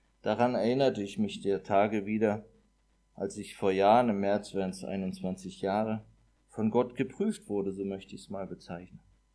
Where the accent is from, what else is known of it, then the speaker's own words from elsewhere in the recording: East Germany, Germany; Im damaligen Osten, also ich komme aus der DDR, also in der Schule, beim Sport